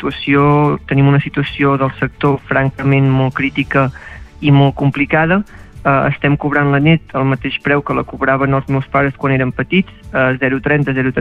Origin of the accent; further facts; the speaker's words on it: Parlavà, Catalonia, Spain; jo sóc de Parlavà, que és un poble mig al Baix Empordà. Tinc 18 anys. En la casa tenim vaques de net